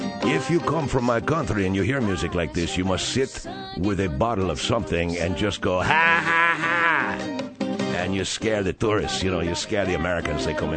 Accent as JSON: {"language": "English", "country": "Argentina", "said": "Even from my home country, Argentina, I can travel to the north, to the east, to the west"}